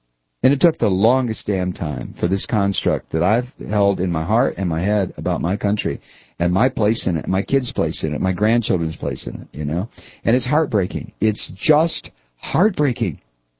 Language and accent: English; United States; about being an American, about living in this country